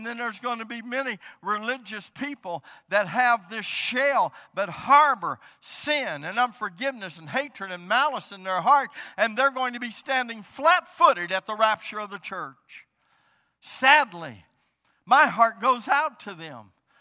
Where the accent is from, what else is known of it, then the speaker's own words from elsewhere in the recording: United States; but I can speak for America, being an American, living here.